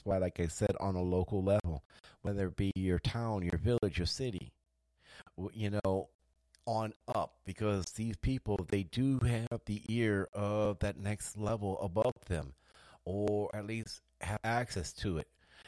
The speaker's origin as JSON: {"language": "English", "country": "United States", "said": "Funny thing about being an American is we're kind of a little rebellious by our very nature."}